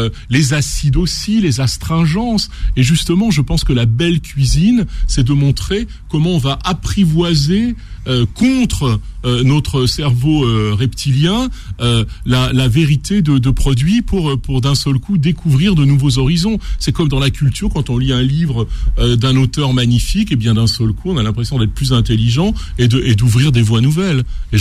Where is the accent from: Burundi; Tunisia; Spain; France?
France; Renaison, Auvergne-Rhône-Alpes; born there; Vous savez, moi, je suis un enfant, je suis né à Renaison, à la campagne.